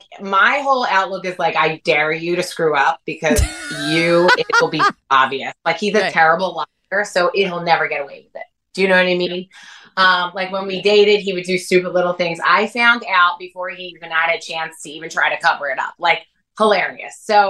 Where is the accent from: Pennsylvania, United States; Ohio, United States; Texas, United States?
Pennsylvania, United States; Philadelphia; Because I'm from Philly, right? I'm Northeast. I'm very like blunt